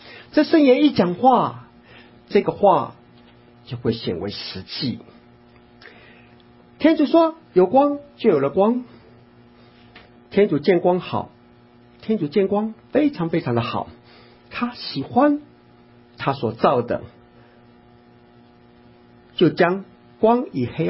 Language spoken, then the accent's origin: Chinese; United States; 连我从美国来的一来也知道他多么害怕